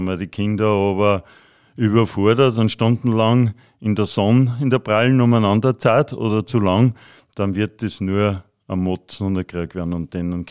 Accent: Bad Hall, Upper Austria, Austria; Ich bin aus Bad Hall. Ich habe da ein Restaurant gehabt, habe nicht immer so viel Zeit gehabt wie jetzt als Pensionist.

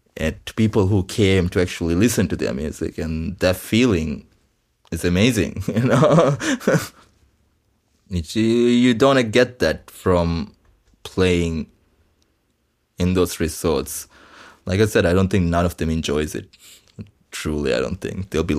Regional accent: Maldives; English is a second language; Growing up in Maldives, this whole thing has been risky

